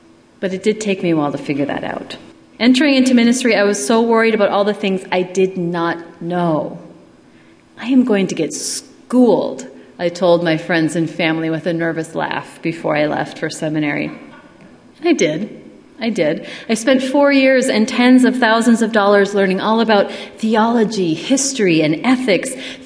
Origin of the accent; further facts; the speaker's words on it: Duluth, Minnesota, United States; As a child growing up in Duluth, one of my favorite things to do in the summertime was to watch the huge ocean-going ships go in and out of the harbor